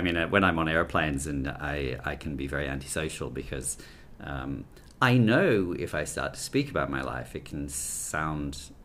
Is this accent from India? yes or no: no; Australia; You know, I really miss when I'm away from Australia, I'd miss our landscapes